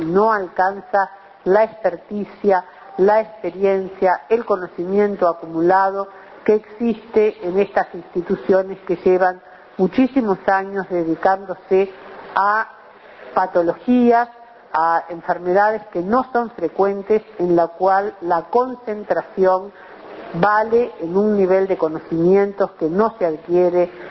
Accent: Uruguay; como uruguayas y como uruguayos

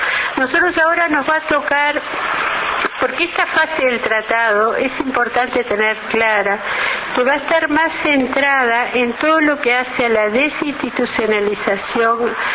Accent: Uruguay; adaptada a cómo somos nosotros los uruguayos.

